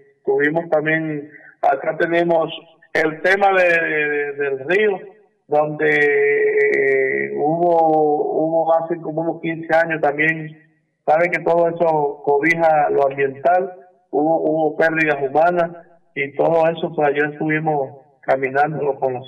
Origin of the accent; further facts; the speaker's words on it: La Guajira, Colombia; nosotros somos un rincón de La Guajira